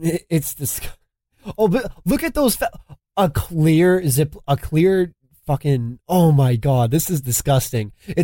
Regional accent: United States; no, I'm an American. I believe in freedom for all.

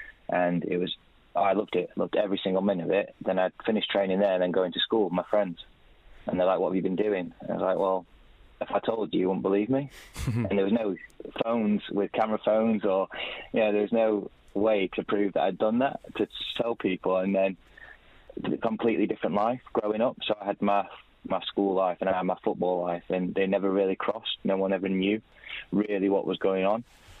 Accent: England, United Kingdom; Yeah, growing up, very much English, and you know, see myself as an Englishman over here.

